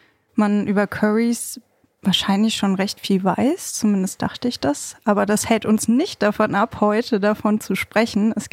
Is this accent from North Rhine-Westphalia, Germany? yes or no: yes; Bochum, North Rhine-Westphalia, Germany; Ich bin ja in Bochum groß geworden.